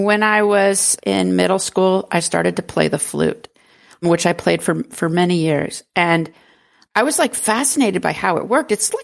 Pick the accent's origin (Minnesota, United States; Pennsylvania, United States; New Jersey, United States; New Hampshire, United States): New Hampshire, United States; I grew up in New Hampshire, very rural New Hampshire.